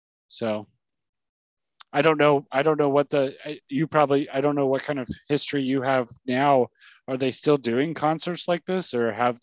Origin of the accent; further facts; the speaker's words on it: Plattsburgh, New York, United States; now in Potsdam, United States; I grew up in Plattsburgh, so I like it there. And now I live in Potsdam, which is a small town as well.